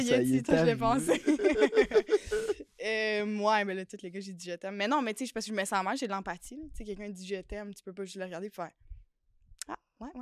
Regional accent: Blainville, Quebec, Canada; Je viens de Blainville, j'ai une petite fille

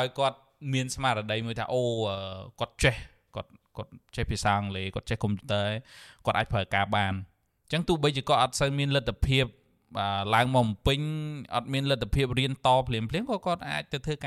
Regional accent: Sithor Kandal, Prey Veng, Cambodia; also born or lived in Siem Reap; ប៉ុន្តែខ្ញុំកើតនៅព្រៃវែងទេនៅស្រុកស៊ីធរកដាល

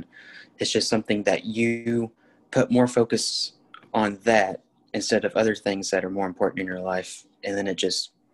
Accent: Midwest, United States; I am from the Midwest in the United States, and I'm 19 years old

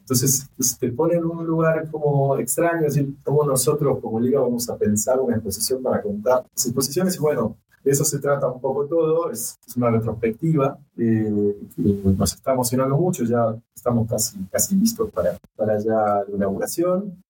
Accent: Argentina; yo soy argentino.

